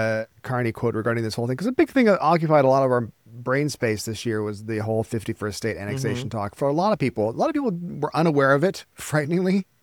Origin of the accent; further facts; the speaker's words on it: Canada; That was kind of the theme of this year, self-care as a Canadian.